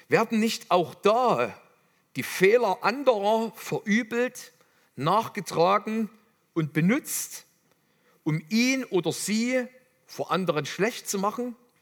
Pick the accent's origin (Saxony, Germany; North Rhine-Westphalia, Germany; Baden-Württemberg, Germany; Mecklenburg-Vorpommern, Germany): Saxony, Germany; Limbach-Oberfrohna; In meiner Heimatstadt Limbach-Oberfrohna gibt es ein ungewöhnliches Restaurant.